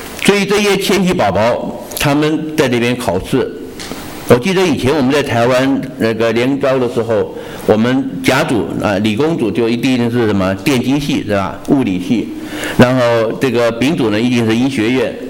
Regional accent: China; 其实我们中国人跟犹太人有一个很相似的地方，也就是我们很注重家庭的观念

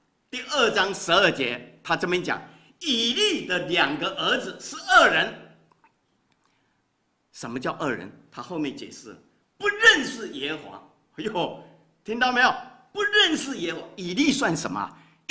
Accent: Taiwan; 我是从台湾来的，啊，50多年前

